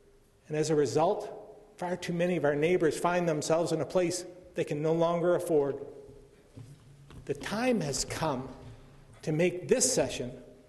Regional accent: Barrie, Ontario, Canada; I grew up in Barrie. I'm proud of my hometown

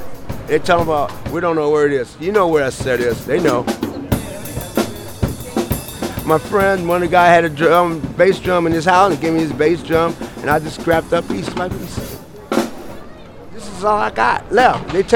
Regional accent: Kansas, United States; now in San Francisco, United States; I'm from Kansas, man.

